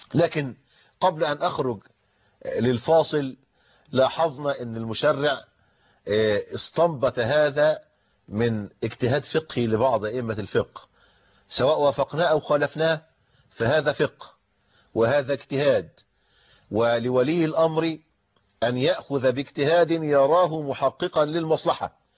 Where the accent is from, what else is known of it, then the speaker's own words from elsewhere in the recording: Egypt; قلت عندنا في مصر قانون الوصية الواجبة